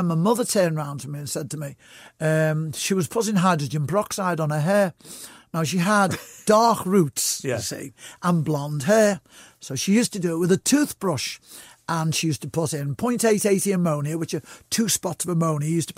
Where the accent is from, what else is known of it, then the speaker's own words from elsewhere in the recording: Liverpool, North West England, United Kingdom; Oh no, we come from Stonycroft. But in actual fact, it is. It's right. A suburb of Old Swan.